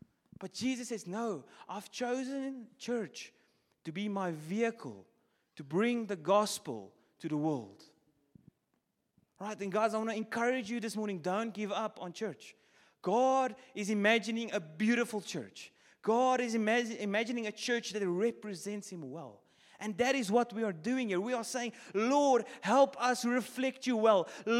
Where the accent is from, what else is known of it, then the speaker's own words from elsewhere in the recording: Bloemfontein, Free State, South Africa; Like Aaron said, we're from Bloemfontein. I used to lead our evening congregation in Bloemfontein.